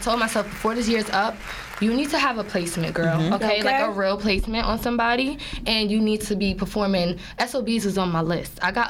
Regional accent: New Jersey, United States; I'm from Jersey. Y'all from Jersey. Y'all are here in Jersey.

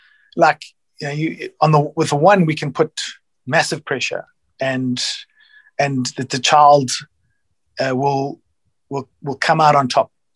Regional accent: South Africa; first language English; Yeah, my first language is English, yes.

